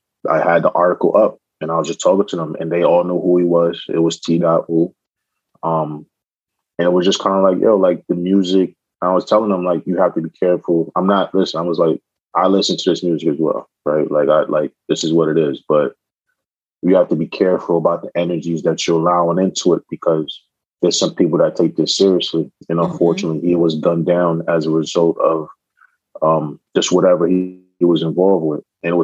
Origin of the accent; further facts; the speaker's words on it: Canarsie, New York, United States; I mean, I live in Canarsie. Everybody knows. Well, let me not say that out loud, but yeah, I'm from Canarsie.